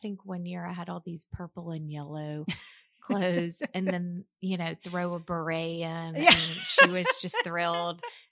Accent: Mobile, Alabama, United States; I'm from Mobile, Alabama.

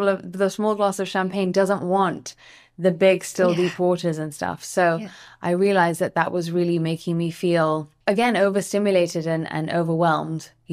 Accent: London, United Kingdom; You know, I grew up in London, and London is the most mixed city in the entire world.

